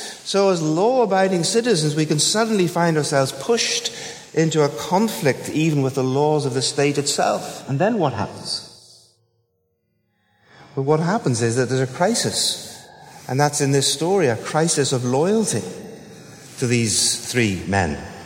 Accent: Belfast, Northern Ireland, United Kingdom; It probably wasn't like the Sunday school flannel graph that I was brought up on in the Sunday school in Belfast.

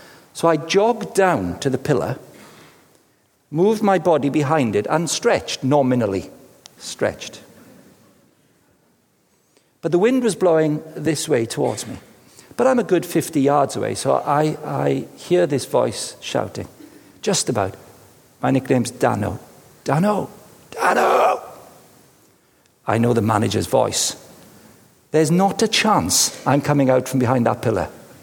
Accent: Wales, United Kingdom; It's a bit light, but I'm Welsh, you know.

